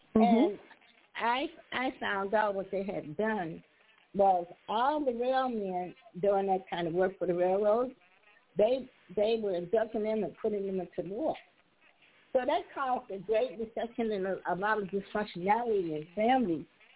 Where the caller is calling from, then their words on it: Chicago, Illinois, United States; I'm calling from Chicago.